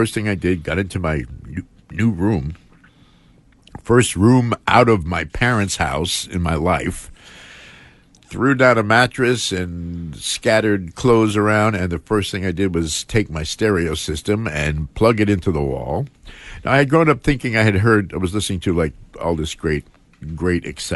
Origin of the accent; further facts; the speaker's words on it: New York City, New York, United States; I grew up in New York City.